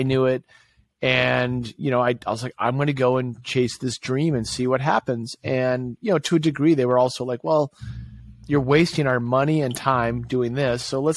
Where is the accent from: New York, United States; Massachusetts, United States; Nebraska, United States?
Massachusetts, United States; Gloucester; also born or lived in Winchester; So I was raised just outside of Boston, Massachusetts. So I was actually raised in a little fishing town called Gloucester. And I spent my formative years, middle school, high school, in a little town called Winchester.